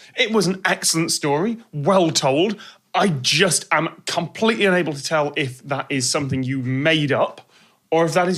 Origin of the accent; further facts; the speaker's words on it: Mansfield, East Midlands, United Kingdom; I was going to say, I'm from Mansfield.